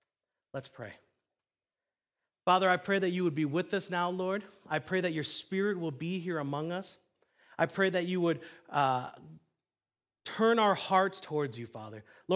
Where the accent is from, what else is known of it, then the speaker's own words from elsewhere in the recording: St. Charles, United States; also born or lived in Canada; We moved here from Canada. I was born and raised here in St. Charles. I actually went to school with Tim Smith at Haynes Middle School. And so I've been up in Canada for about 10 years, moved here, and moved back here.